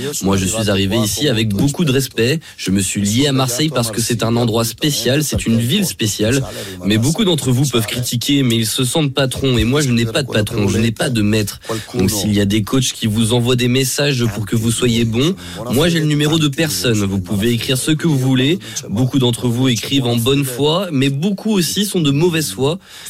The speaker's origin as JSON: {"language": "French", "country": "Italy", "second_language": "French", "moved": "as an adult", "lives_now": "France", "said": "moi je suis italien, je suis fier de l'être, parce que je suis venu ici"}